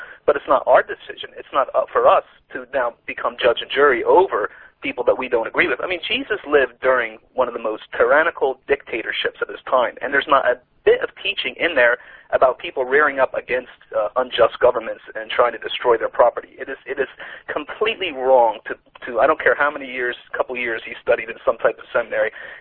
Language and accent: English; United States; now in Ireland; As an American, but like I said, I've been in Ireland the last 13 years.